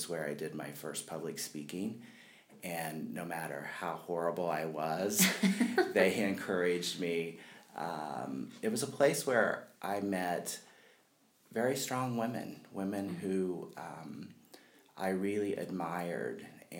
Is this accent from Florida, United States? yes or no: no; Fountain City, Indiana, United States; Sure, well, I was born in Fountain City. Okay. I went to Northeastern High School. My family has really deep roots in Wayne County.